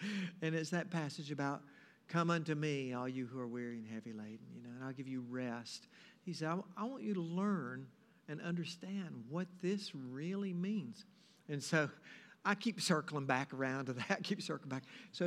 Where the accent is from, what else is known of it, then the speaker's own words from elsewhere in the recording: United States; And I'd kind of been spoiled, you know, growing up in America.